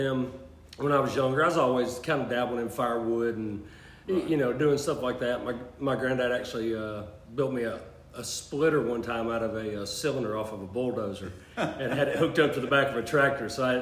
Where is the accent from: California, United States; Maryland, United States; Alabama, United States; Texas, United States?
Alabama, United States; Jasper; I was born and raised in Jasper. I went to Curry, up around your stomping grounds, neck of the woods.